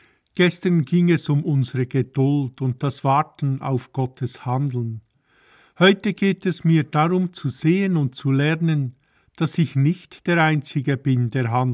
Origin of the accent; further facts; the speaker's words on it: Switzerland; Sind wir Schweizer und Schweizerinnen